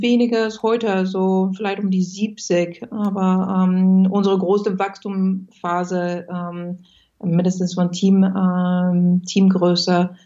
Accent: France; German is a second language; moved away as an adult; now in Germany; ich bin ursprünglich Französin, wie es sich wahrscheinlich hört. Also ich bin nicht ursprünglich Deutsch, aber nach Deutschland gekommen vor 10 Jahren, um diese Firma zu gründen.

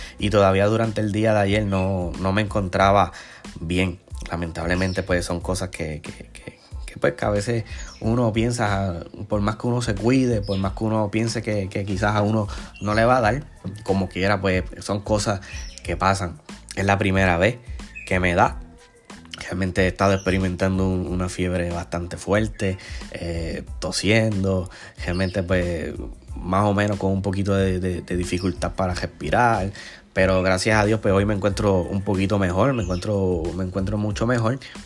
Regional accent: Puerto Rico; Soy como boricua, soy máximo fanático de Yadier Molina.

